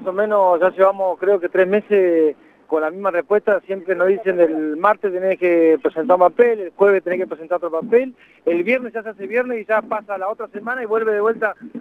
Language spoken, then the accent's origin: Spanish; Comodoro Rivadavia, Chubut, Argentina; somos de Comodoro y trabajamos para Comodoro